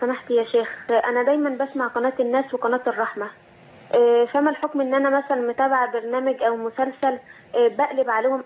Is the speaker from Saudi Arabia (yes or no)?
no; Egypt; now in Libya; أنا مقيمة مع زوجي في ليبيا وأنا مصرية، وربنا حكم لي أن أنا أنجبت طفل وأهلي في مصر ما شافوش